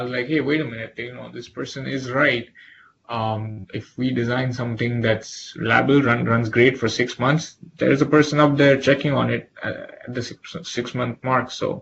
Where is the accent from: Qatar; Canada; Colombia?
Qatar; Doha; also born or lived in India; now in United States; Well, I'm from India, but I did grow up in the Middle East. So I spent most of my childhood in Qatar, actually, in Doha. It's a small country.